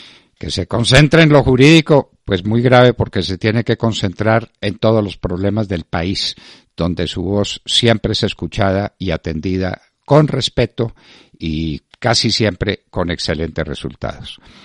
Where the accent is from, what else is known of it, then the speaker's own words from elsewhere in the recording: Caldas, Colombia; digamos en mi tierra, en Caldas